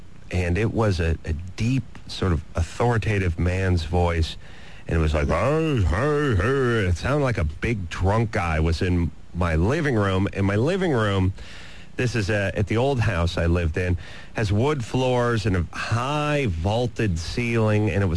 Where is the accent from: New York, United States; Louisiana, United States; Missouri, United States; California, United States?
California, United States; North Hollywood; I'm from North Hollywood, and we don't have ghosts in North Hollywood.